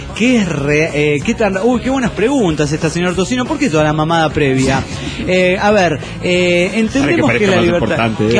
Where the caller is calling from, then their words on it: Acapulco, Guerrero, Mexico; de Acapulco, México.